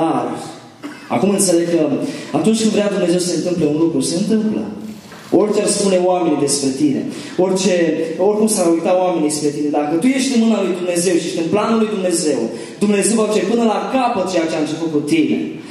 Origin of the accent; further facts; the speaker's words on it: Transylvania, Romania; now in Bucharest, Romania; Eu vin din România, din București. Nu sunt bucureștean, adică sunt Ardeal, dar de 10 ani de zile Dumnezeu m-a așezat acolo.